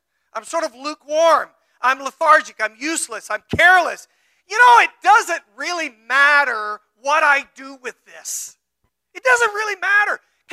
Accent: the South, United States; I'm an American white dude. Grew up in the South. I grew up as a father who's a Baptist preacher.

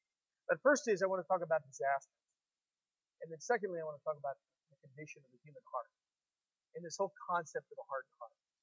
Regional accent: Aransas Pass, Texas, United States; I was born on the Gulf Coast of Texas in a town called Corpus Christi. And right outside of Corpus was kind of a little semi-suburb town called Aransas Pass, and that was my hometown.

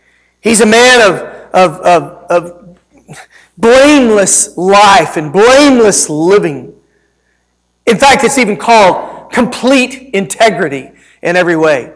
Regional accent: Texas, United States; and I grew up in Texas, and I want you to know, baby, I know what it's like to haul hay, put a roof on, and work outside on lawn work when it's 100 degrees and 100% humidity.

